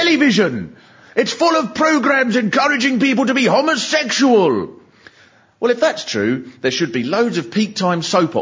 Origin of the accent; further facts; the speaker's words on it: Swanley, South East England, United Kingdom; Because I come from Swanley